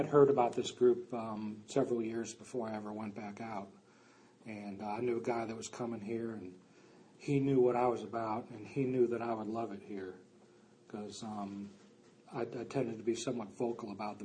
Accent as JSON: {"language": "English", "town": "Chicago", "region": "Illinois", "country": "United States", "tie": "born or raised there", "said": "I grew up in Chicago, and I know some of you have heard me say this, but we didn't have God in Chicago."}